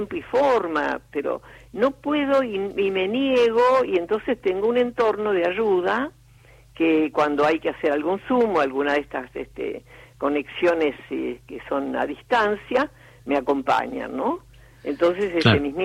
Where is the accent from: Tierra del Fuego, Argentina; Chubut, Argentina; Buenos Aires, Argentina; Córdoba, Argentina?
Buenos Aires, Argentina; porque en esta ciudad yo no nací, yo nací en Buenos Aires, soy porteña